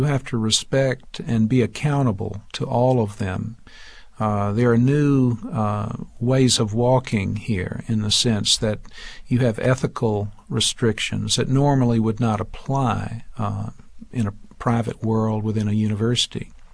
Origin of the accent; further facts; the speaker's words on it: the South, United States; So as a Southerner coming here, having worked on the South for 30 years, I found myself very comfortable here.